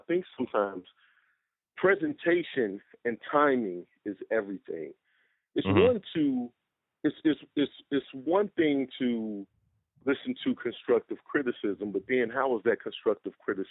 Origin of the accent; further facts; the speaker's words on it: Chicago, Illinois, United States; I'm from Chicago, right? And I'm from like Chirac, like the gully.